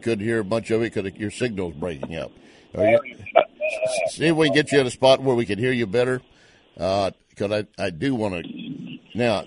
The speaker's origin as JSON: {"language": "English", "region": "Texas", "country": "United States", "tie": "born or raised there", "said": "I grew up in West Texas. I know this stuff."}